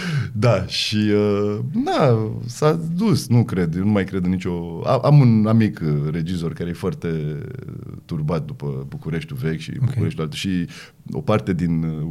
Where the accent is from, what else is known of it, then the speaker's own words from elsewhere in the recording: Bucharest, Romania; Sunt născut pe șoseaua Giurgiului, dar am crescut acolo, pe lângă gară. Nu, dar sunt bucureștean cu bunici bucureșteni.